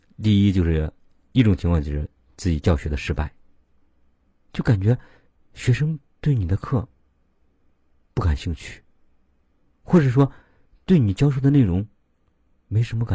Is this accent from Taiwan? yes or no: no; Henan, China; accent: Henan; 我问我们河南话还是熟着熟着比较方便